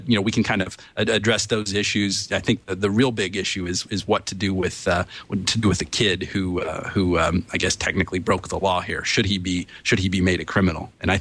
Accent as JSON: {"language": "English", "town": "Bedford", "region": "Indiana", "country": "United States", "tie": "born or raised there", "said": "Yeah, this happened in my hometown, Bedford, mm-hmm. Indiana."}